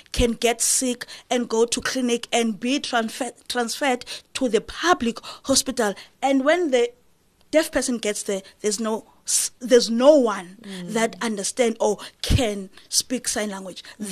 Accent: South Africa; first language isiXhosa; English is a second language; So that means my home language is sign language, basically. And then isiXhosa, it is my first language.

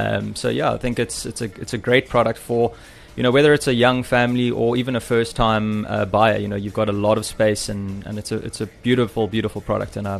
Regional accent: South Africa; obviously, as a South African, everyone loves to braai and enjoy that outdoor space.

